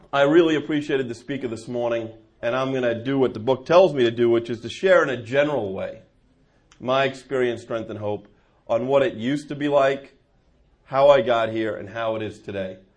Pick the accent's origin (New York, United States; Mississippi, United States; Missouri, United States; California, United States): New York, United States; now in New Jersey, United States; I live in New Jersey, but I am a New Yorker. I was born there, raised there.